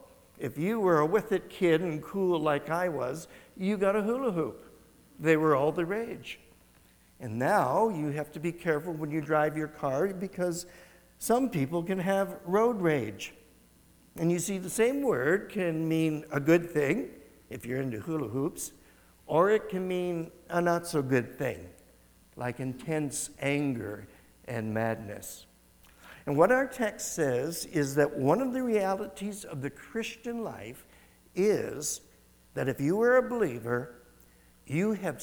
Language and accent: English; Windsor, Ontario, Canada; I grew up in Windsor